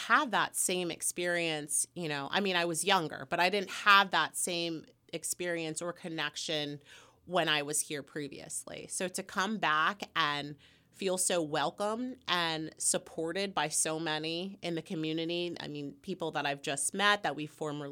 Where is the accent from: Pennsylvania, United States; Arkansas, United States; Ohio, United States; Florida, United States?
Pennsylvania, United States; So I was born here in the Lehigh Valley, raised here, graduated from Emmaus High School, had a great experience, loved this area.